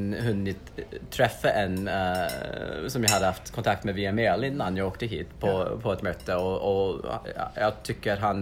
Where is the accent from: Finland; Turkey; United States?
United States; Swedish is a second language; also born or lived in Sweden; Jag är amerikan som har bott i Sverige.